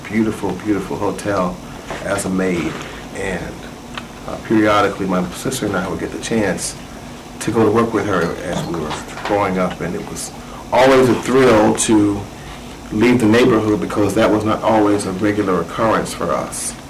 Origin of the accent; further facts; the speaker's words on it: Hollywood, Florida, United States; born there; I was born in Hollywood, Florida, just in Broward County.